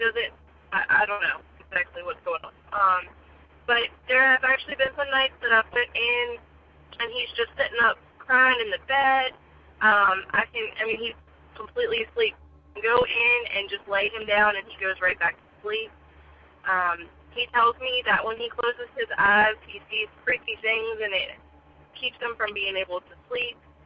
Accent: Virginia, United States; by the way, and I'm from Virginia.

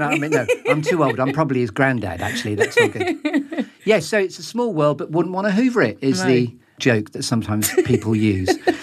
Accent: Southend-on-Sea, East of England, United Kingdom; Well, I grew up in Southend-on-Sea. Big shout out to Southend-on-Sea.

